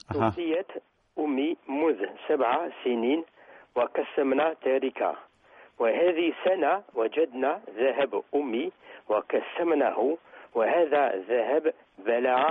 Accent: France; born there; Arabic is a second language; أنا ولدت في فرنسا وتعلمت اللغة العربية، ولكن نطق الحرف ضاد صعب

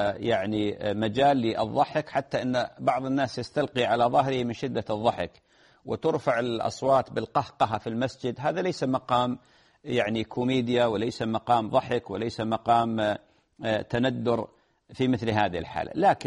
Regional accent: Saudi Arabia; تطبيق أبشر عندنا في السعودية

